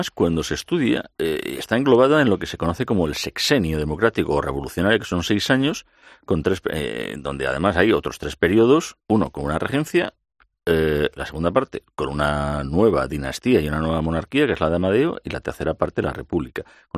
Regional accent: Madrid, Community of Madrid, Spain; born there; nací en La Milagrosa, en el Modesto La Fuente 14.

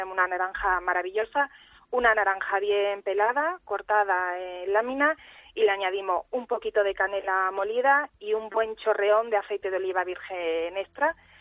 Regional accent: Jaén, Andalusia, Spain; yo que soy de Jaén, como os comentaba antes

